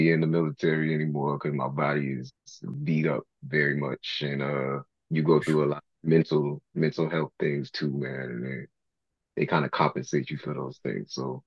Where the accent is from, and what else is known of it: the South, United States